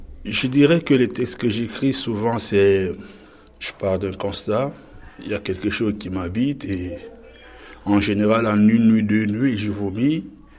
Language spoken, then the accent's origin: French; Burkina Faso; en tant que Burkinabé ou en tant que jeunesse Burkinabé, on se pose.